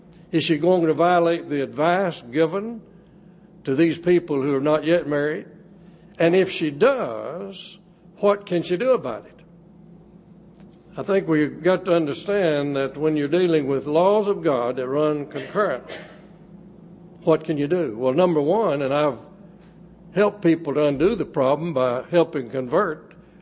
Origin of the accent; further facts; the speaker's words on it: Sherman, Texas, United States; my hometown of Sherman to Abilene to go to college